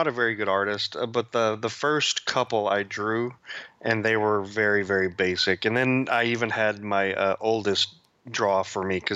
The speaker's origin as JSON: {"language": "English", "region": "Texas", "country": "United States", "said": "I just, you know, started young when I'm from Texas, so there's not a whole lot to do in my"}